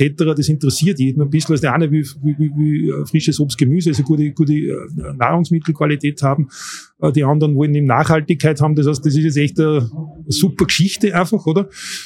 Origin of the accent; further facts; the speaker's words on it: Bad Ischl, Upper Austria, Austria; Ja, ich komme aus Bad Ischl, also bin Oberösterreicher und wohne noch immer dort